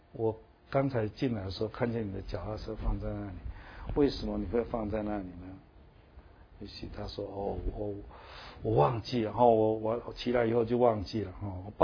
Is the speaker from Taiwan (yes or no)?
yes; Taiwan; 那我们台湾人有一句话说，囡仔人有耳无嘴啊